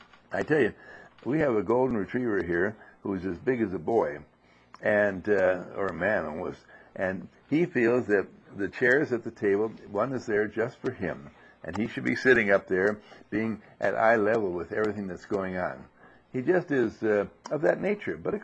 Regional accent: Wauwatosa, Wisconsin, United States; well, I'm from Wauwatosa.

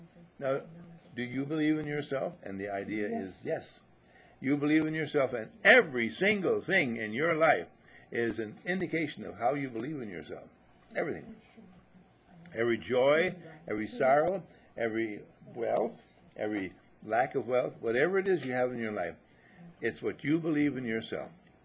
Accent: Wisconsin, United States; This was in California farming, and I was raised in Wisconsin farming, quite different.

